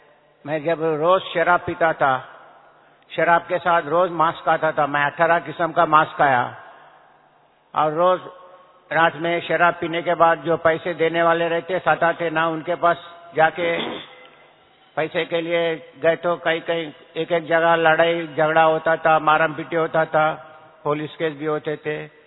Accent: Hyderabad, Telangana, India; मैं हैदराबाद का रहने वाला हूं।

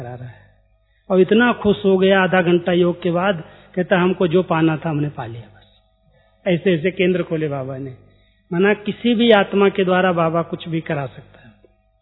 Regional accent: Uttar Pradesh, India; एक बहुत छोटा गांव यूपी का, अभी भी वहां लाइट नहीं है, ऐसे समय में भी इतनी प्रगति के बाद भी लाइट नहीं हमारे गांव में

